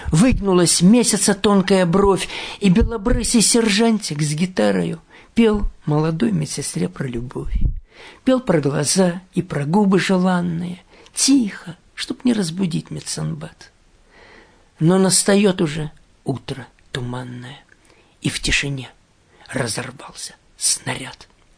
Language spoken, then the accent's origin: Russian; Belarus; я учился в Минске, я родом из Белоруссии, вот